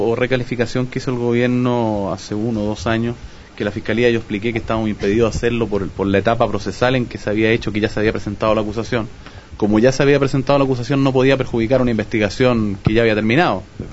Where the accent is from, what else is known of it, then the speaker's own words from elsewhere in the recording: Chile; Como chilenos, nosotros hemos dicho